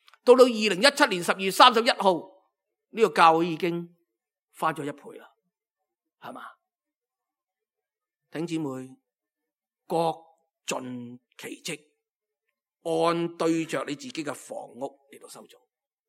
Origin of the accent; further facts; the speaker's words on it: Guangdong, China; 我哋广东人就最容易啦，明白嘅系嘛？